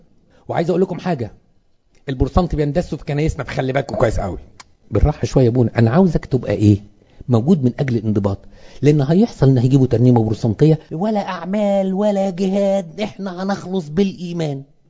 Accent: Upper Egypt, Egypt; ما انت زي انا صعيدي وما احبش لبنة دي جوه الكنيسه

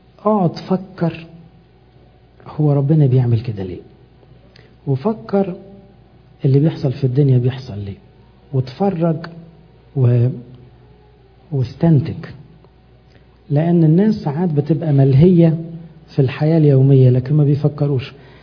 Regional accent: Egypt; افتكروا أمبرسانيوس لما راح الدير عندنا في مصر كان معلم أولاد الملوك

